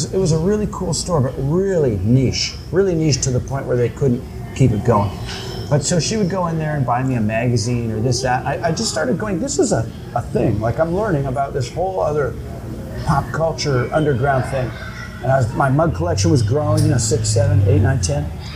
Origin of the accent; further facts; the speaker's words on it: Canada; As a Canadian, I can't cross the border and sell stuff.